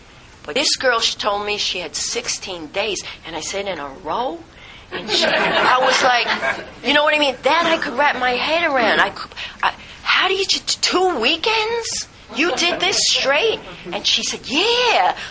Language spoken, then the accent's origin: English; Brooklyn, New York, United States; I grew up in Sheepshead Bay, Brooklyn, and we didn't have shoes all week long because we grew up right on the waterfront.